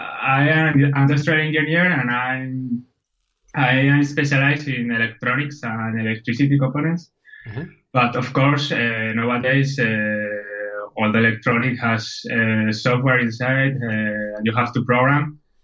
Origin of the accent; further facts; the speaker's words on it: Zaragoza, Aragon, Spain; Actually, I'm from Zaragoza. It's a, if you don't know, it's a city that is placed between Madrid and Barcelona, just in the middle, more or less in the north of Spain, close to the Pyrenees. A great place to live, though.